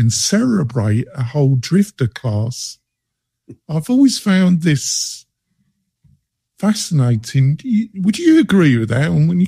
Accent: United Kingdom; now in United States; So I always will see myself as British because I was brought up. So I'm a kind of hybrid. I see myself, when I go back to the UK, my family think I'm very American.

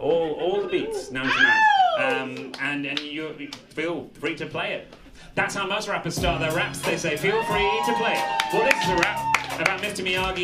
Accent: United Kingdom; look, I'm from Britain.

